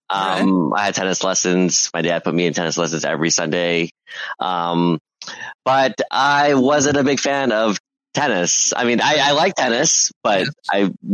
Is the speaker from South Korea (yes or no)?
yes; South Korea; But for me, I grew up watching esports in Korea.